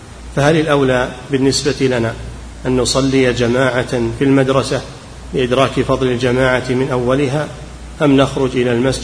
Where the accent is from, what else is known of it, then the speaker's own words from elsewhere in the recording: Yemen; هل يجوز أن نأخذها للمساجد المحتاجة عندنا في بلدنا اليمن؟